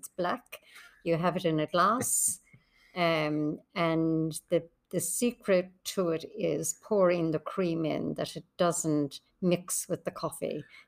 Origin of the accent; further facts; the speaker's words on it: Monaghan, Ulster, Ireland; moved away as an adult; now in Australia; I got married and came here. I'm from Monaghan, which is in the north. It's in Ulster.